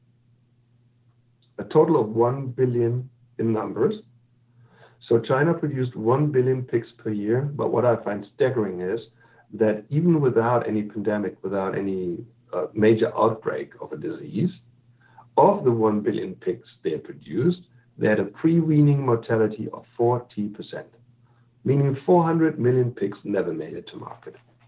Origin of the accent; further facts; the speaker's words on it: Germany; moved away; I'm originally from Germany, and a couple of years ago, I witnessed millions of people streaming into that country